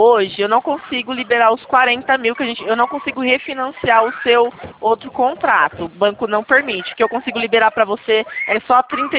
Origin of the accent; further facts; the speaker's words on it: Rio de Janeiro, Brazil; Eu sou aqui do Rio de Janeiro mesmo